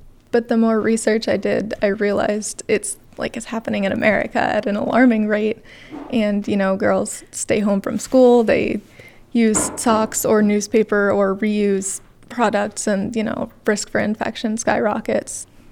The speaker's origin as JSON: {"language": "English", "town": "Rochester", "region": "New Hampshire", "country": "United States", "said": "I'm from Rochester, New Hampshire."}